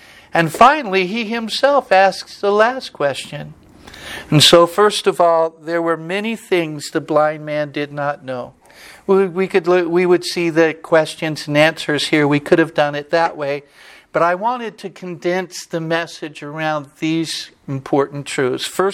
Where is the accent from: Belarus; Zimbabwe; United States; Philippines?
United States; Rubidoux, California; I mean, I grew up in Rubidoux when they had that riot there and people got shot in high school.